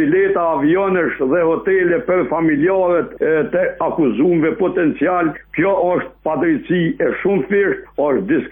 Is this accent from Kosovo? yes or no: yes; Kosovo; dëshmon raportin nebuloz pa drejt që e kemi ne si Kosovar me drejtsinë